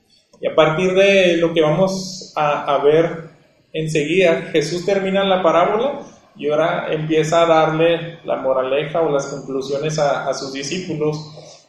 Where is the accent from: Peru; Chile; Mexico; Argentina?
Mexico; yo creo que es algo que como mexicanos nos está atacando a la mayoría del país